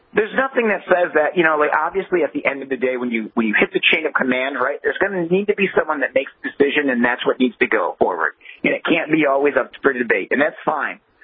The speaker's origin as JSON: {"language": "English", "town": "Detroit", "region": "Michigan", "country": "United States", "tie": "born or raised there", "said": "You know, I'm originally from Detroit. And so a lot of the guys that I grew up with, you know, their parents, you know, they were people that worked at GM and they worked at Ford and they worked in the plants."}